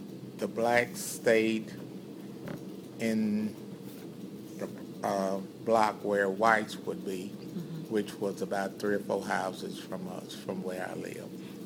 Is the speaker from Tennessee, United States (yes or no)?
yes; Murfreesboro, Tennessee, United States; born there; I was born here in Murfreesboro, Rutherford County, in the, at that time, Rutherford Hospital.